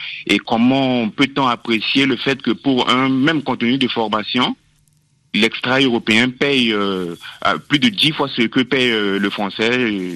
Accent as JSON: {"language": "French", "country": "Central African Republic", "lives_now": "France", "said": "je suis centrafricain, ressortissant d'un pays qui est en guerre, avec un système éducatif plus que critique. Aujourd'hui, je me vois en France pour continuer mes études"}